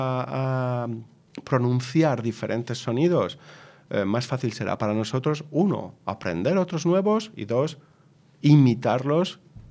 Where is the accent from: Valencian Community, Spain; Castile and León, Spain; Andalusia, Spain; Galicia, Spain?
Valencian Community, Spain; first language Valencian; Spanish is a second language; para una persona como yo, valenciano hablante